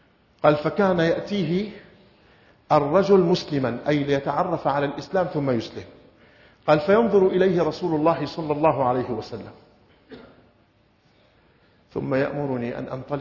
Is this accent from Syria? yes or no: yes; Syria; accent: Levantine (Shami); فانطلق مثل ما نقول نحن بلهجتنا الشامية عن من نوع الأملية